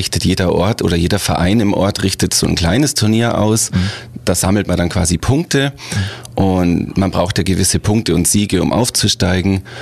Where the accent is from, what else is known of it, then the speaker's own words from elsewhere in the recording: Ingolstadt, Bavaria, Germany; Ich komme ursprünglich aus Ingolstadt